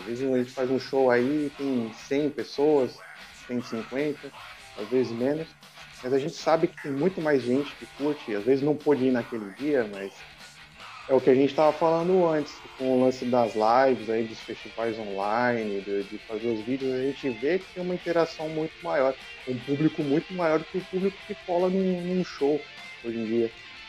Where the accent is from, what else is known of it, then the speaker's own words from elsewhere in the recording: Santos, São Paulo, Brazil; Então, no meu caso aqui, eu sou de Santos, né? Eu sou do litoral.